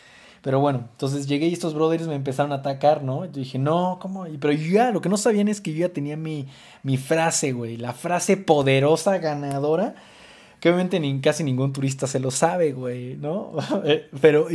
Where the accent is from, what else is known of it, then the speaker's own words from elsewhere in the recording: Mexico; ¿De dónde eres? México.